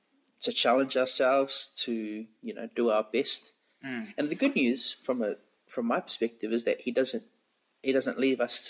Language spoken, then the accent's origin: English; New Zealand; now in Australia; I speak as a Samoan growing up in New Zealand and then coming to Australia